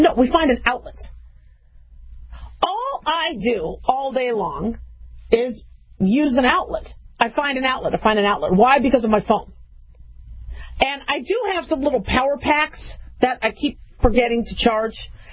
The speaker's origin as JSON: {"language": "English", "region": "Arizona", "country": "United States", "tie": "born or raised there", "said": "I grew up in Arizona and would have monsoon. Then the power would go out in the middle of the summer."}